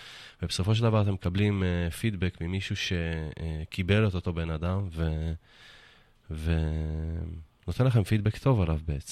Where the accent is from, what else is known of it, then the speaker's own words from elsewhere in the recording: Dimona, Southern District, Israel; אני יכול להגיד לך שבתור מישהו שגם גדל בפריפריה, אני נולדתי בדימונה.